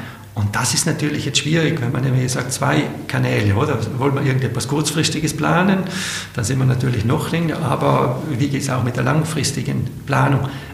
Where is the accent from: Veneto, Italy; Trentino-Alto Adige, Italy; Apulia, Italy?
Trentino-Alto Adige, Italy; also born or lived in Switzerland; in dem ich ja Südtiroler bin, bin ich ja auch Schweizer und ich habe auch sehr lange in der Schweiz gewohnt und gelebt.